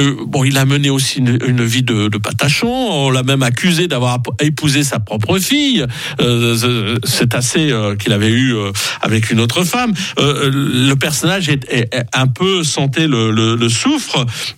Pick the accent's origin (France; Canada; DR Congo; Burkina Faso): France; Douai, Hauts-de-France; born there; Je cite ça parce que ça a été écrit à Douai, ma ville natale.